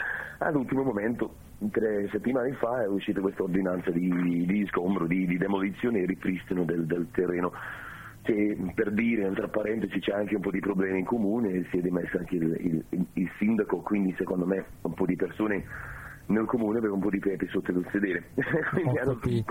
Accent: Scotland, United Kingdom; Italian is a second language; sono scozzese, ogni tanto mio italiano mi tradisce, non riesco a parlare.

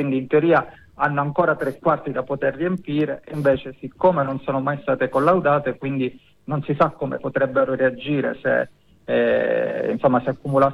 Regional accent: Gela, Sicily, Italy; Io vengo da Gela, e Gela è una delle città che più soffre la carenza d'acqua

